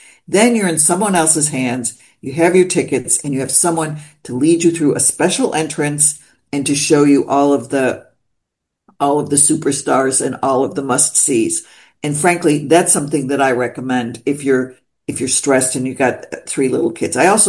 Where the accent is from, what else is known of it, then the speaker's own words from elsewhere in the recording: Buffalo, New York, United States; Well, my father had an Italian food store in Niagara Falls. I grew up in Buffalo, New York, and he had a contact in Paris